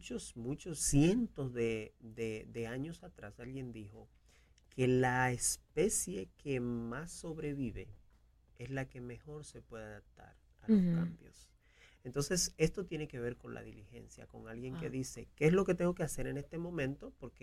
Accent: Dominican Republic; now in United States; ocurre mucho en mi país. Yo soy dominicano. Y en Dominicana se usa mucho

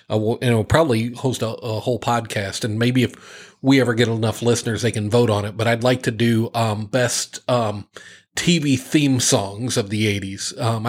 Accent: Midwest, United States; So I grew up in the Midwest, and our lives were obviously different growing up.

